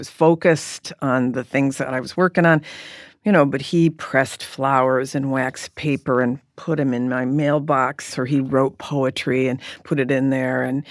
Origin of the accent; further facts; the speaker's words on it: California, United States; And Dan, my husband, who's from Michigan, now I was from California, right?